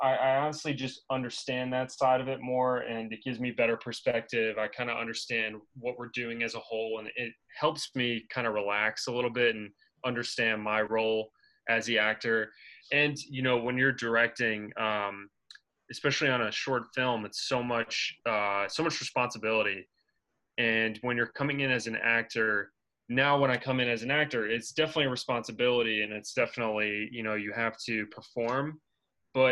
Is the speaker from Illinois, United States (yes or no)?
no; New York, United States; We're both from New York and we both went to Ohio University and ended up being in New York after school.